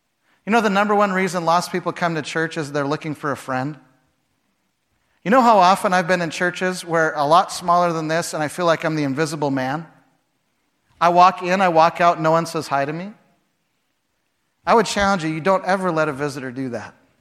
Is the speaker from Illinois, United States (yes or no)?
yes; Chicago, Illinois, United States; moved away; When I first went to Canada, I came from Chicago. In Chicago, you dress like a business person